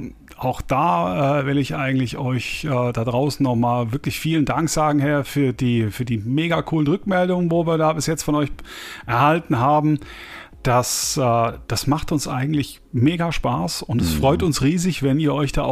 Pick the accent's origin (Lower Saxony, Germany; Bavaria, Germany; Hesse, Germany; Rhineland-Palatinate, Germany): Rhineland-Palatinate, Germany; Mainz; born there; Ich meine, ich stamme ja eigentlich ja von dort. Also gebürtigerweise bin ich ja auch dort in der Nähe geboren.